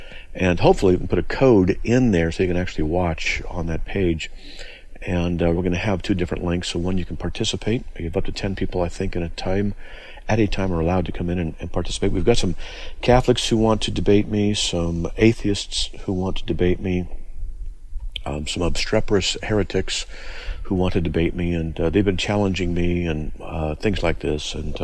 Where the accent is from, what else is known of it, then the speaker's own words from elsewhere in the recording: San Diego, California, United States; also born or lived in Escondido, United States; and we're from Southern California, you got to understand, Southern California, where it's illegal to get below 60 degrees